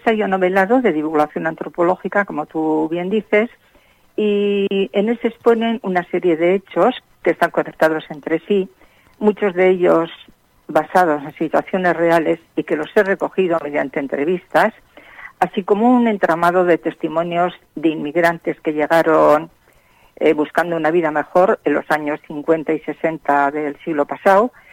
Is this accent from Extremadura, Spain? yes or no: no; Plentzia, Basque Country, Spain; born there; now in Bilbao, Spain; nací en Plencia y vivo en Bilbao. Nací en el año 1946, o sea que tengo unos cuantos años